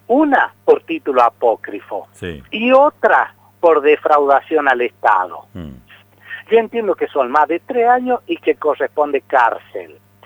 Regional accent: La Rioja, Argentina; now in Neuquén, Argentina; ¿Sabías vos que cuando yo vine de La Rioja empecé a trabajar en Rincón de los Sauces?

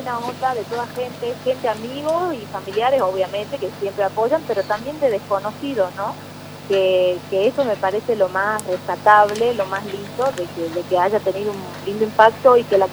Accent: Salta, Argentina; Sí, somos todos salteños

